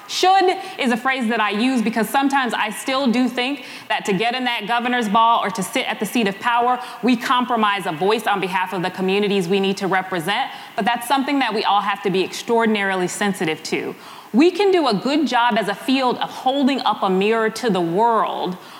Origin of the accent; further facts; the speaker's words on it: Chicago, Illinois, United States; And I grew up in Austin, a zip code just west of here that has, and it's currently dealing with, an endemic issue of violence in the city of Chicago